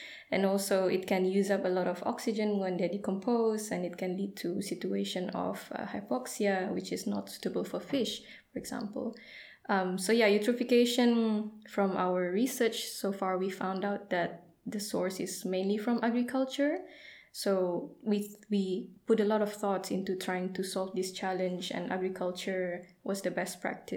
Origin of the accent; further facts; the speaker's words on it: Brunei; now in Rostock, Germany; I'm from Brunei, actually, but I study here in Rostock.